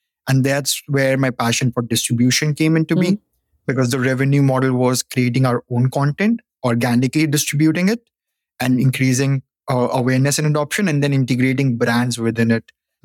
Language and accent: English; India; moved away as an adult; now in United States; So born and raised in India, I've been in the United States since 2019.